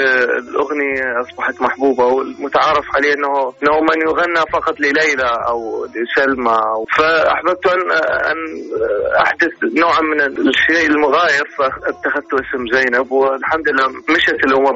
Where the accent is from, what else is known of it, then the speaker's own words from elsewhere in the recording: Iraq; now in Sweden; أحييكم من السويد كوني أنا مغترب عراقي،